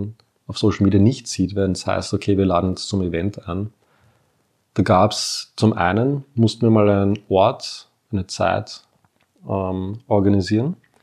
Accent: Vienna, Austria; Da natürlich das Hindernis, gut, als Wiener, wo machst du das?

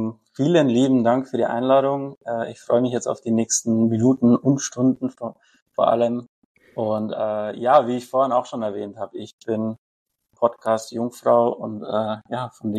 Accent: Bavaria, Germany; Ansonsten, ja, ich bin aus dem Allgäu, 30, sorry, muss ich korrigieren, vor kurzem 31 geworden.

